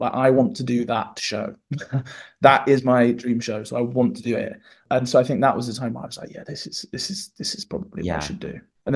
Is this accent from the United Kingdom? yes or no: yes; East of England, United Kingdom; accent: Suffolk; my accent's just kind of all over the place, really. I mean, where I'm from, it's proper Suffolk vibes. So there's a really, really, you should go and Google the Suffolk dialect. So obviously I grew up with that, but then all of my family, like most of my family live in Essex